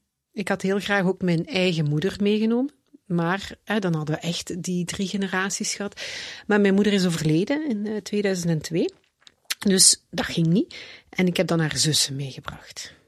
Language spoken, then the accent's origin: Dutch; Genk, Limburg, Belgium; now in Hemiksem, Belgium; Ik ben van Limburgse afkomst. Hè. Ik ben opgegroeid in Genk, maar ik woon al 25 jaar in het Antwerpse. Op verschillende plekken. Nu ben ik geland in Hemiksem.